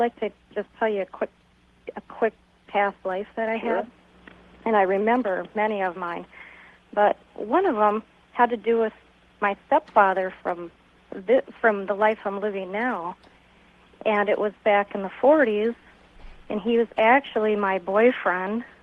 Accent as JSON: {"language": "English", "region": "South Dakota", "country": "United States", "said": "I'm from South Dakota."}